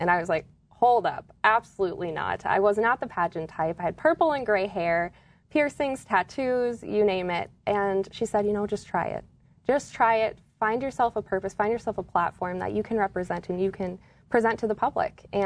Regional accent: Kindred, North Dakota, United States; Yeah, so I'm a homegrown North Dakota girl. I'm from Kindred, North Dakota, which is a very small town south of Fargo here.

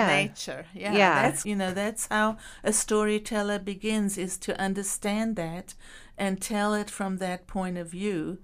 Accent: South Africa; My parents were from Greece, and they immigrated to South Africa, and all the children were born in South Africa, and we went to, you know, British colonial schools.

